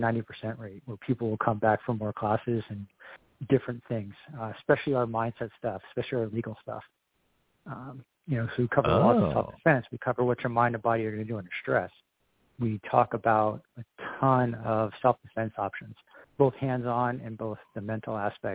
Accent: Whitefish, Montana, United States; Yeah, so we're from Whitefish, Montana, kind of Flathead Valley, like northwestern Montana.

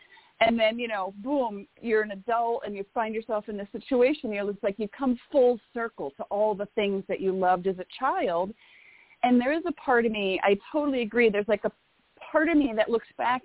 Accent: Massachusetts, United States; And, you know, I'm from Massachusetts. My mom lives in Plymouth.

